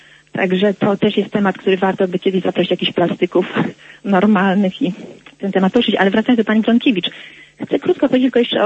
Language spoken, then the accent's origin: Polish; Warsaw, Masovian Voivodeship, Poland; now in United States; Pytanie ze Stanów. Słucham audycji o mojej Warszawie, bo jestem warszawianką akurat